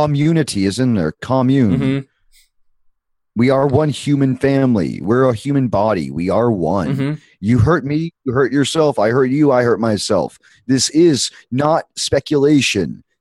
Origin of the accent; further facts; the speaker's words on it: Medway, Massachusetts, United States; I grew up in Medway, in the town next to Medway is Milford.